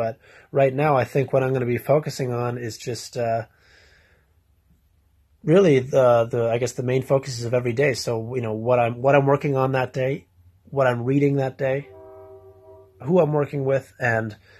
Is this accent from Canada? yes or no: yes; Canada; I am 25 years old. I'm Canadian, based out of Edmonton, Alberta. Not the most exciting place